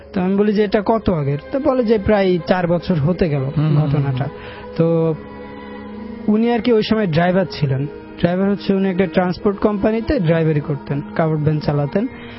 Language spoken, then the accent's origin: Bangla; Khulna, Khulna Division, Bangladesh; গ্রামের বাড়ি হচ্ছে খুলনাতে